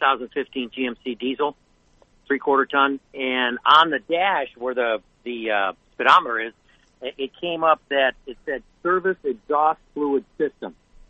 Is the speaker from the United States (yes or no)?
yes; Mesa, Arizona, United States; Morning, Mark. I'm from Mesa, Arizona, but I traveled to San Luis Obispo, California, uh-huh, to visit my daughter.